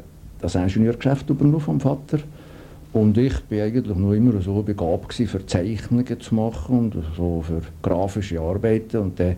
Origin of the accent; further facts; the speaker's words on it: Valais, Switzerland; accent: Walliser German; first language Walliser German; Heute kann ich sagen, bin ich zweisprachig. Ich habe mir so ein gebrochenes Luzernerdeutsch reden, aber meine Muttersprache ist sicher Walliserdeutsch.